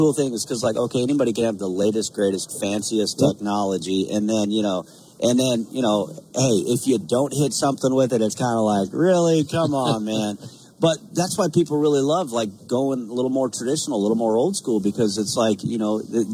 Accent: Montana, United States; well, we're from Montana, and people just love it right off.

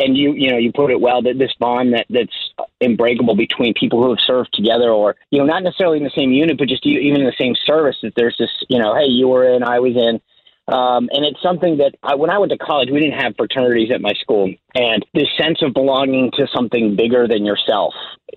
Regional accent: Rhode Island, United States; Well, I grew up in Rhode Island, which is, we don't have the presence we used to, but it still has that naval history.

